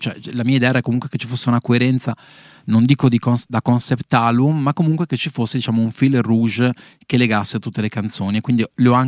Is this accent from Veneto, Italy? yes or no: yes; Padua, Veneto, Italy; now in Milan, Italy; c'è questa città Milano, che è la città che mi ha, diciamo, adottato, perché io comunque sono originario di Padova, ma vivo qui da 16 anni, quindi ormai un grande pezzo della mia vita l'ho passato qua.